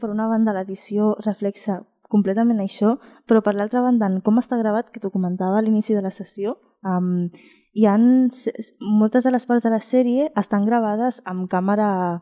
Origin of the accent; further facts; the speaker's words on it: Dominican Republic; now in Spain; jo sóc de República Dominicana